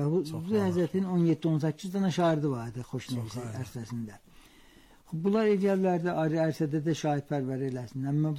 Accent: Iran; mən iftihar ki, İranlıyam

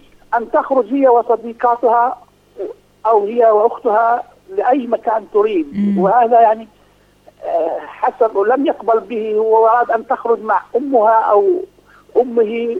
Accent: Palestine; عندنا في فلسطين

